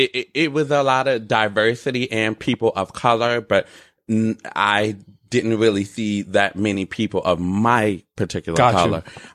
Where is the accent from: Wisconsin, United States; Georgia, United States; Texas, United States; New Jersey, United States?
New Jersey, United States; Orange; Okay. Well, I'm from North New Jersey. Mm-hmm. I grew up in Orange, New Jersey, and, I'm a journalist.